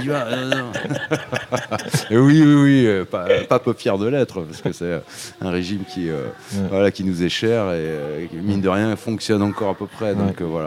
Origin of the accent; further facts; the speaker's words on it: Saint-Raphaël, Provence-Alpes-Côte d'Azur, France; moi, j'ai été élevé sur la côte d'Uzur, du côté de Saint-Raphaël, dans un cadre magnifique. Et puis, professionnellement, je suis vite monté en région parisienne.